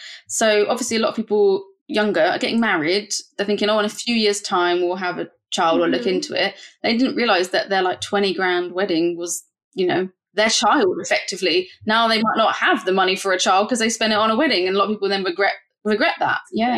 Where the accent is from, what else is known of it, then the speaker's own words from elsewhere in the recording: United Kingdom; But mine would not, because I'm British, which is just crazy.